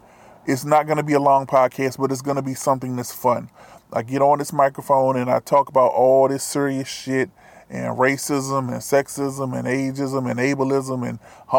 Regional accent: North Carolina, United States; now in Pacific Northwest, United States; I'm not from here. I'm not from the Pacific Northwest. I'm from North Carolina. Sometimes you can hear it in my voice like right now.

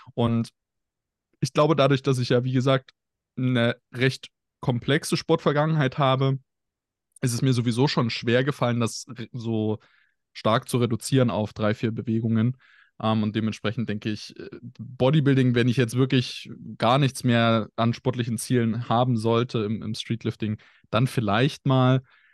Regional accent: Zwickau, Saxony, Germany; Na gut, ich komme aus Zwickau, dementsprechend musste der 1,90 Meter mit Glatze sein.

